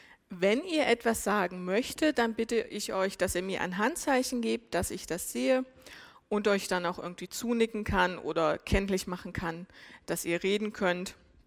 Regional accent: Saxony-Anhalt, Germany; moved away as an adult; now in Kleinsendelbach, Germany; wir kommen beide aus Sachsen-Anhalt. Wir sind auch beide 34 Jahre alt und sind seit 9 Jahren jetzt hier im Fränkischen. Und wir wohnen in Kleinsindelbach, also sogar im Landkreis Forchheim auch noch.

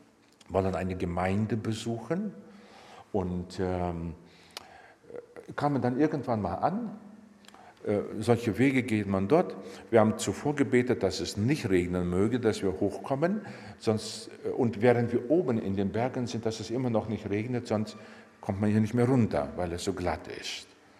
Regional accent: Siberia, Russia; Ich komme aus Sibirien

